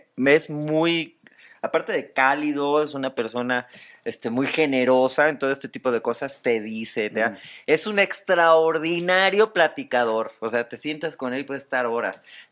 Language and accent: Spanish; Mexico; Estamos todos orgullosos de ti. No nada más como mexicanos